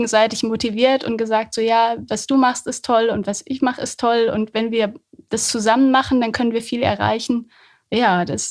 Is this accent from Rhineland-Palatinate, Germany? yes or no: no; Höxter, North Rhine-Westphalia, Germany; Aus Höxter. Mhm. Also ja, ist ja direkt neben Holzminden